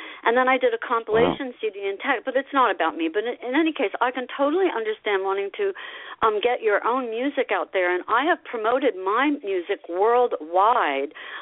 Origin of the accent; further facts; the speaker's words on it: Asbury Park, New Jersey, United States; because they all know I grew up in Asbury Park.